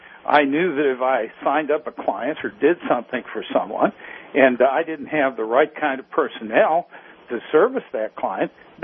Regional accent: Ireland; I'm an Irishman

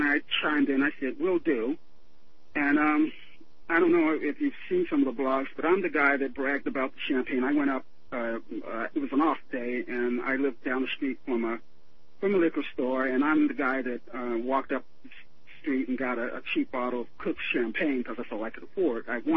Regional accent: Dallas, Texas, United States; born there; now in Las Cruces, United States; but I live in Las Cruces, New Mexico. I was born in Dallas, but I live here.

